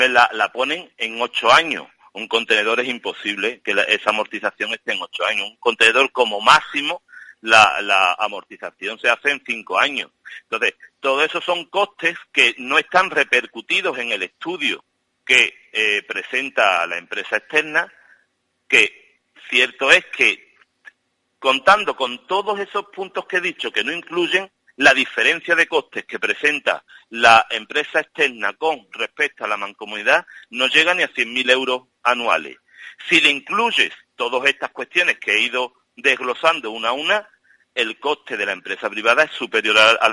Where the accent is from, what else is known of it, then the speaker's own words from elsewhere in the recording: Guillena, Andalusia, Spain; que soy de Guillena, a los guilleneros le debería de costar menos que a los de Lora del Río